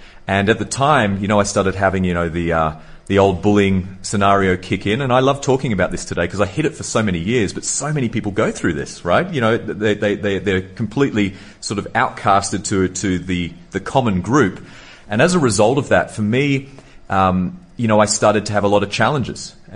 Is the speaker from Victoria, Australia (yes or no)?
no; Sydney, New South Wales, Australia; born there; Yeah, so I was born in Sydney, Australia